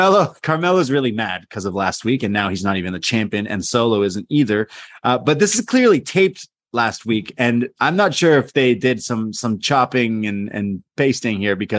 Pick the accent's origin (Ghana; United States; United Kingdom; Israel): Ghana; and I'm from Ghana, the country of gold.